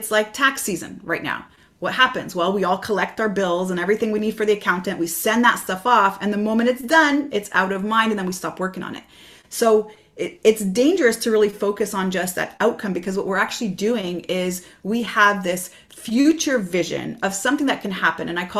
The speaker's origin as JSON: {"language": "English", "town": "Montreal", "region": "Quebec", "country": "Canada", "said": "So I'm from Montreal, Quebec, Canada"}